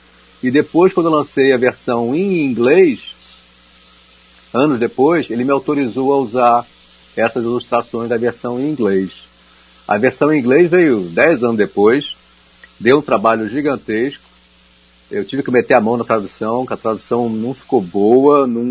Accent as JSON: {"language": "Portuguese", "country": "Brazil", "said": "Não sei se as pessoas nem sabem que eu sou brasileiro quando compram um livro."}